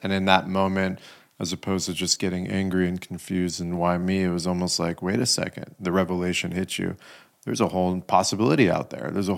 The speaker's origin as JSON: {"language": "English", "country": "United States", "said": "And I'm this American kid and was just like, what is this?"}